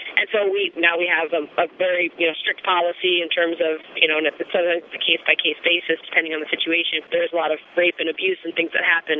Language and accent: English; United States; as a female growing up in the United States